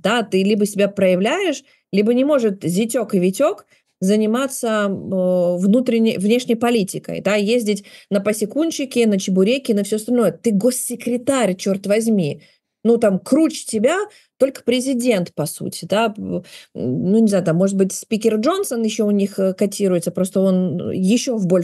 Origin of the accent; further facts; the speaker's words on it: Ukraine; И, конечно, лично я, как украинка, я ему желаю исключительно увядания